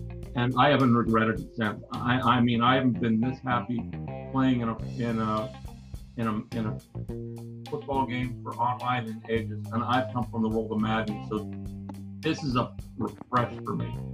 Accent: Burlington, Ontario, Canada; I'm from Burlington, Ontario, Canada. It's about 45 minutes outside of Toronto.

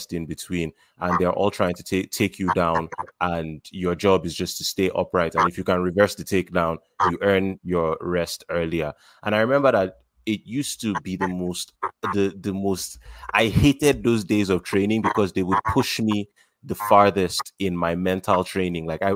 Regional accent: Nigeria; because I'm a Nigerian and I struggle with all this stuff

